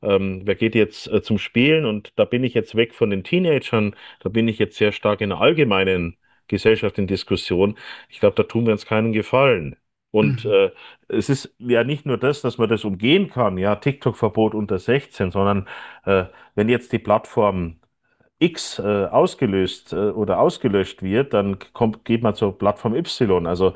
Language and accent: German; Bavaria, Germany; ich komme aus Bayern ja, ursprünglich, wir haben jetzt gerade Kommunalwahlkampf